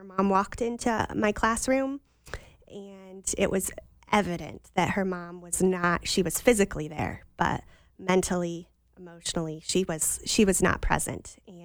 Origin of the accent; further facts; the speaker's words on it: Lima, Peru; I had gone back to my hometown in Lima.